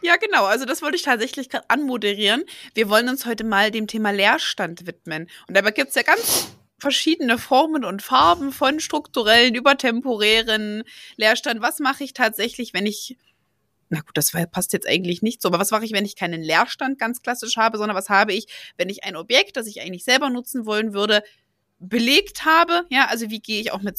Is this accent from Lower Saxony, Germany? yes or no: no; Gera, Thuringia, Germany; Jetzt komme ich aus Gera, wie ja nun, glaube ich, jeder hier weiß.